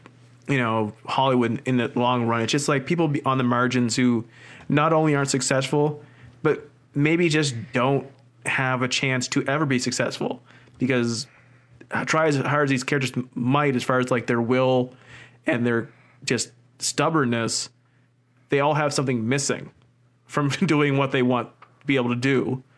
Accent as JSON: {"language": "English", "region": "the Maritimes", "country": "Canada", "tie": "born or raised there", "said": "growing up in Canada, if I read this, I would have thought, well, it's a weird American book. I can't, it has nothing to do with what I live here in the Maritimes."}